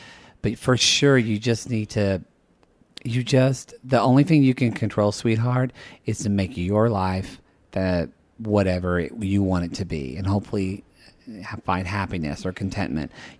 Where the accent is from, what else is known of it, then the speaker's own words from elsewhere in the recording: Oklahoma, United States; I'm from Oklahoma. I'm from Southern Oklahoma, but I went to school at North Texas.